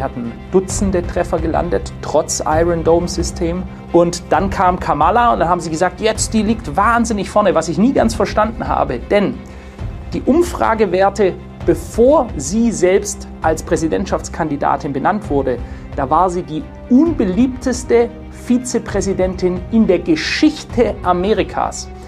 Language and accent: German; Stuttgart, Baden-Württemberg, Germany; bei mir in meiner alten Heimatstadt in Stuttgart.